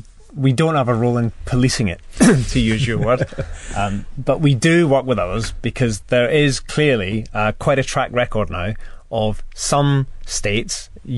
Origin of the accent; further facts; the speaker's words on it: Scotland, United Kingdom; I suppose, being Scottish, I'm supposed to say Sean Connery, but I think my actual favourite Bond is Daniel Craig.